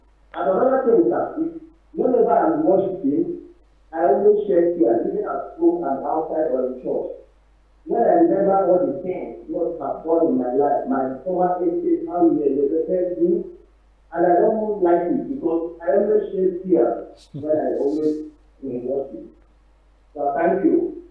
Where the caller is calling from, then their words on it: Germany; from Germany. I'm online from Germany.